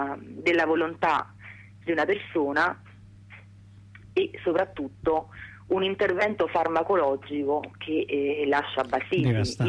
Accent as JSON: {"language": "Italian", "town": "Salerno", "region": "Campania", "country": "Italy", "said": "per chi non è della zona come me, che sono di Salerno"}